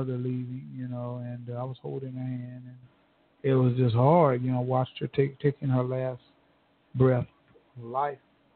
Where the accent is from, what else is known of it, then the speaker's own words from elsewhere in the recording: Tulsa, Oklahoma, United States; And now I'm here at home and I'm trying to make the best of life that I can in my hometown of Tulsa.